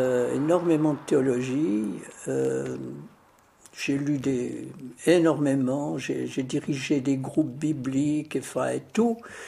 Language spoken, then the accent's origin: French; Senarclens, Vaud, Switzerland; Mon père était instituteur, c'est ça que vous aimeriez savoir, à la campagne, dans la campagne vaudoise, à Senarclos. Et moi, j'ai vécu les 6-7 premières années de ma vie à la campagne.